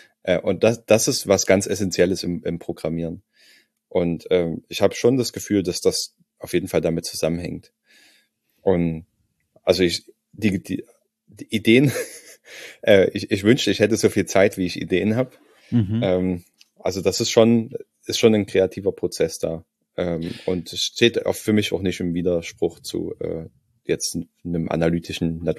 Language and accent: German; Saxony, Germany; ich komme ja aus Sachsen, da gibt es überhaupt nichts.